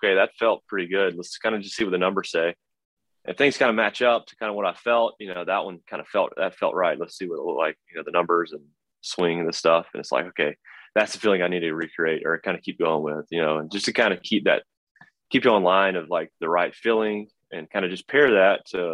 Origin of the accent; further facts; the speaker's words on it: the South, United States; growing up in the South and the Braves country